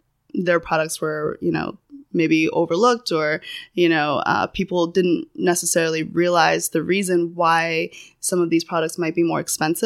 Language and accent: English; Canada; also born or lived in China; I was born in Chengdu, but had a kind of crazy childhood. I was growing up, moving around once a year to 8 different countries, all across Europe and Canada. I, you know, grew up mostly in Canada